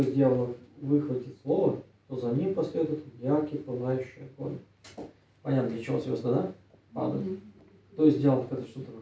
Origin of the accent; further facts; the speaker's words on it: Kazakhstan; Я сам родом из Казахстана